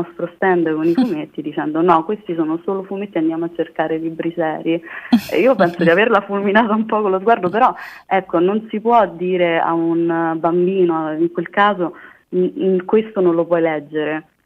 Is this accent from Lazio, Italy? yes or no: yes; Latina, Lazio, Italy; a parte nella mia città natale, io sono di Latina